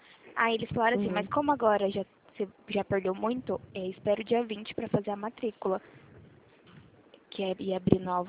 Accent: Ribeirão Preto, São Paulo, Brazil; Eu sou de fora. Eu sou de Ribeirão

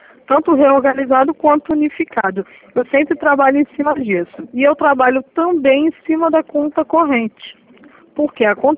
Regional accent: Nova Iguaçu, Rio de Janeiro, Brazil; Oi, gente, prazer.

